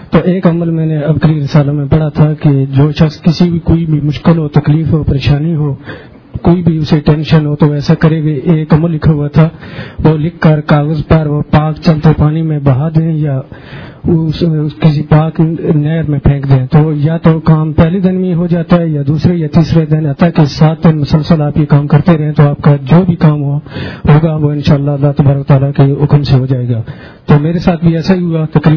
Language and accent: Urdu; Abbottabad, Khyber Pakhtunkhwa, Pakistan; میرا تعلق ضلع ایبٹ آباد سے ہے.